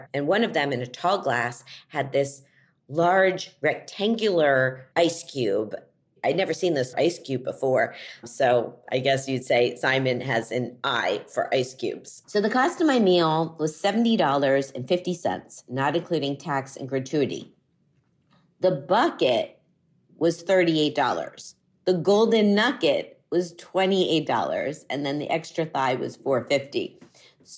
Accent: Miami, Florida, United States; That is Coconut Grove, which is near where I grew up in Miami and still where my parents live.

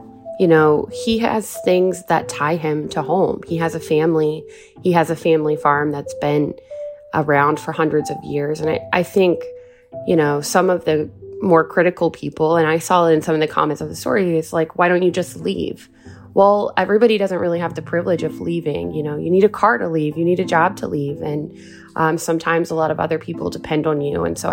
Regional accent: West Virginia, United States; moved away; I know all about it because I'm from West Virginia and I did move away a few years ago.

